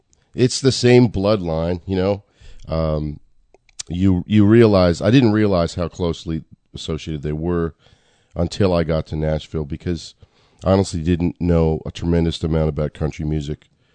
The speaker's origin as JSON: {"language": "English", "region": "Nova Scotia", "country": "Canada", "tie": "born or raised there", "said": "a lot of the stuff I grew up in Nova Scotia listening"}